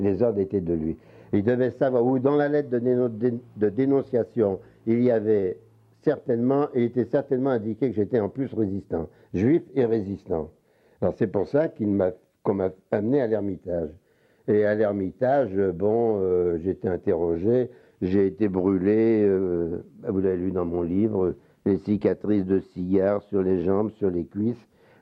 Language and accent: French; Paris, Île-de-France, France; Moi, je suis parisien, j'étais là.